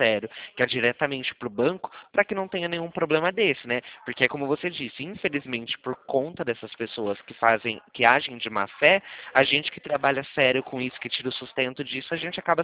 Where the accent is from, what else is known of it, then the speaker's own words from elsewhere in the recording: São Paulo, Brazil; Porque eu atendo a região do Rio de Janeiro, mas eu sou daqui do interior de São Paulo.